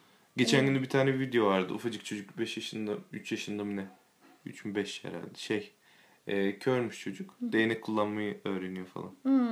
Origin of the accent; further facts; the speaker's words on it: İzmir, Turkey; now in Istanbul, Turkey; Ben İzmir'de okudum, İzmirliyiz zaten.